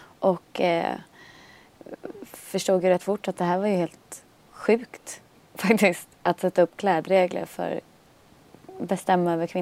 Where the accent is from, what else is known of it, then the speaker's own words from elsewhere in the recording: Stockholm, Stockholm County, Sweden; Jag växte upp i Torsplan.